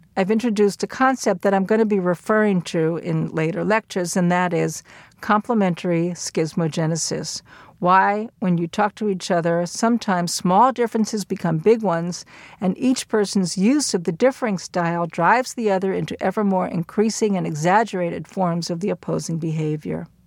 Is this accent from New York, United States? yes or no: yes; New York, United States; I had a visit from my sister, who, like me, was born and raised in New York.